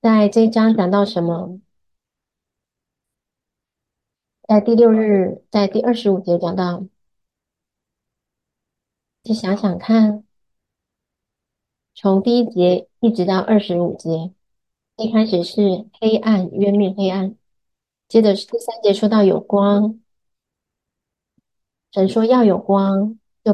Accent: Oregon, United States; Chinese is a second language; 因为我在奥勒冈长大，所以那边有很多这些植物

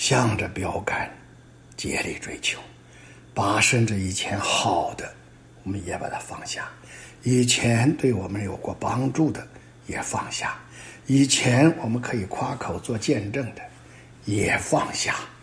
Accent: China; 我们中国人有句话说，士别三日都要当刮目相看。

